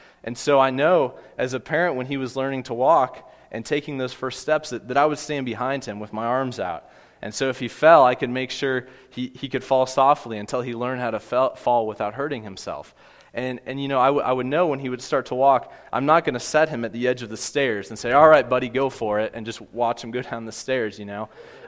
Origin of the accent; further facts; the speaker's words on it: Kansas City, United States; Growing up in Kansas City, Sprint was headquartered there.